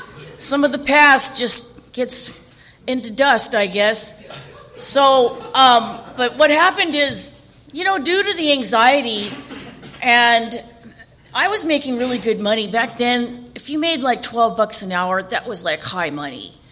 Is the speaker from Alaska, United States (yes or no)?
no; Chula Vista, California, United States; now in Signal Hill, United States; I moved from Chula Vista, go Chula, to L.A., where my drug and alcoholism just expanded like the city.